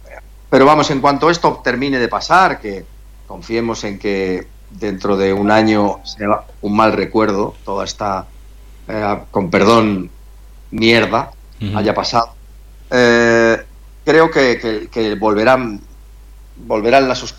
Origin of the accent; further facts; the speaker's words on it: Madrid, Community of Madrid, Spain; Yo viví en Madrid, yo soy de Madrid